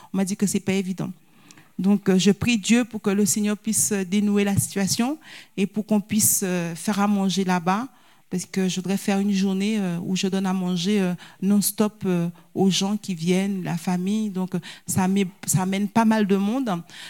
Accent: Haiti; Parce que moi, la première fois que je suis arrivée en Haïti, je suis haïtienne, mais j'étais vraiment choquée.

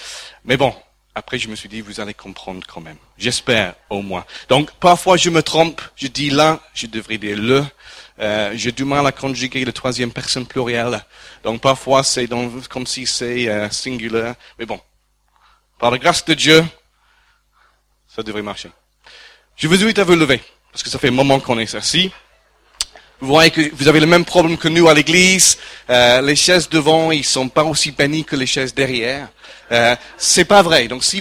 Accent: France; parce qu'on est français

